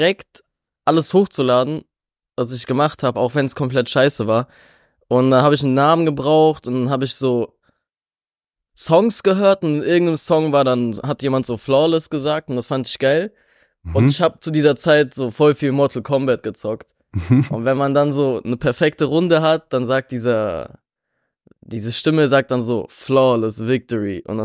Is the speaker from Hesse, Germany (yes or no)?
yes; Offenbach, Hesse, Germany; also born or lived in Frankfurt; Ich bin in Offenbach aufgewachsen, wir sind umgezogen vor 2 Jahren oder so. Und jetzt bin ich wieder hier, ja.